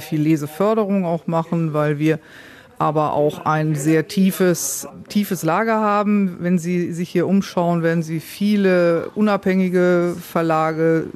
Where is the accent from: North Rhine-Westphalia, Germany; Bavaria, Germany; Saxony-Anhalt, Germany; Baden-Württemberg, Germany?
North Rhine-Westphalia, Germany; Bonn; born there; ich bin nämlich in Bonn geboren